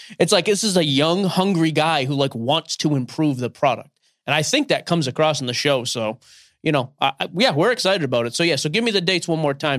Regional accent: Boston, Massachusetts, United States; No, I'm from Boston. It doesn't get cold in Atlanta for me.

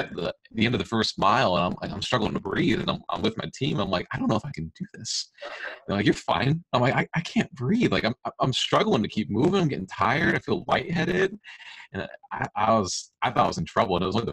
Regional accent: Illinois, United States; It's interesting, because I grew up in Illinois, where it's very flat and there's not like any elevation change. And then I moved down to Tennessee

